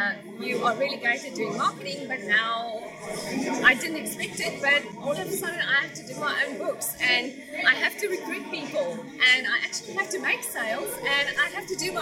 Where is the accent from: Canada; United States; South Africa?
South Africa; also born or lived in United Kingdom; now in Australia; Clearly with my accent, I am from South Africa. But I also lived in the UK for 2 years, and I've now been living in Australia for about 8 years.